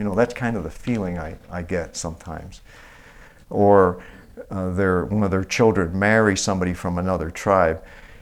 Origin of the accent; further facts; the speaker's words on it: Quebec, Canada; As many of you know, I grew up in Quebec, and Canada is a bilingual country.